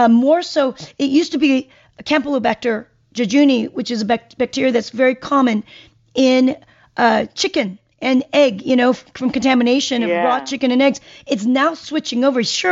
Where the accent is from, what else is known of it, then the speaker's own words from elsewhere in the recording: South Korea; Yeah, I'm from Korea